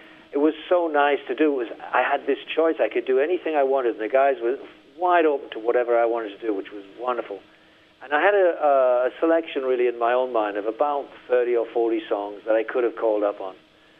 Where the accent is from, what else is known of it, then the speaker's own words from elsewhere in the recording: Middlesbrough, North East England, United Kingdom; It's a long way from Middlesbrough, my hometown